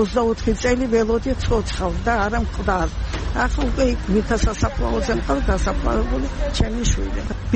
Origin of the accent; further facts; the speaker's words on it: Sukhumi, Abkhazia, Georgia; სოხუმიდან ვარ